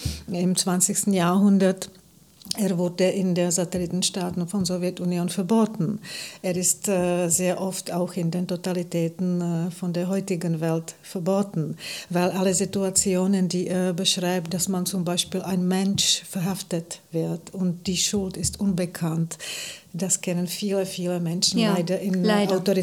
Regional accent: Prague, Czechia; German is a second language; Na, ich stamme aus Prag

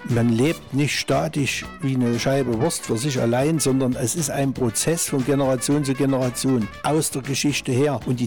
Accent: Saalfeld, Thuringia, Germany; Ich bin ein gebürtiger Rechwitzer und Saalfelder und war hier ländlich aufgewachsen, bin 59 Jahre alt

